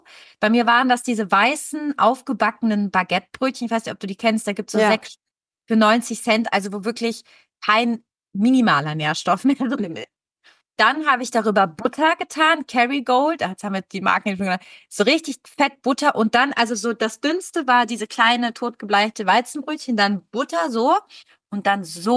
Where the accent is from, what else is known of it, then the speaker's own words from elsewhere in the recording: Italy; German is a second language; ich komme aus Italien, für mich ist es relevant zu essen.